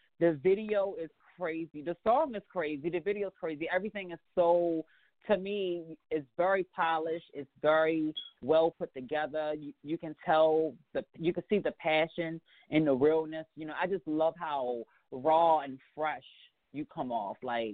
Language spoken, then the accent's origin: English; Baltimore, Maryland, United States; I'm from Baltimore, so you know, like to me, you got an accent.